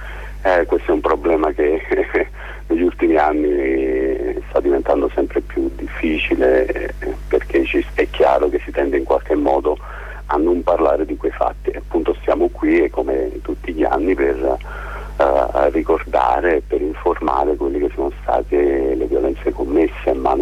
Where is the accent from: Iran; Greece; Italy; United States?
Italy; Cava de' Tirreni, Campania; Io poi vengo da Cava di Tirreni, quindi una città che si trova vicino a Napoli